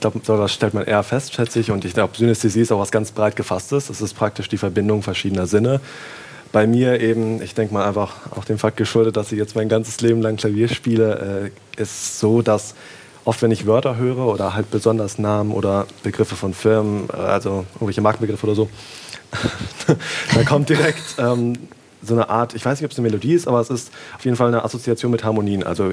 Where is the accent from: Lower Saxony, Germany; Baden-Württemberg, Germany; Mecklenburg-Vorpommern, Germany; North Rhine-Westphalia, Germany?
North Rhine-Westphalia, Germany; Mülheim an der Ruhr; also born or lived in Berlin; ich wurde in Berlin geboren, aber das war kurz vor unserem Umzug nach Mülheim in den Ruhrport.